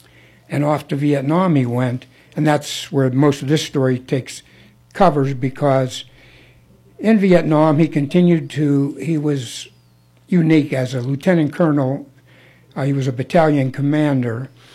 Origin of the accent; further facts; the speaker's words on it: Hermony, Pennsylvania, United States; I grew up with him, actually. We're both from Westmoreland County, a little coal town called Hermony.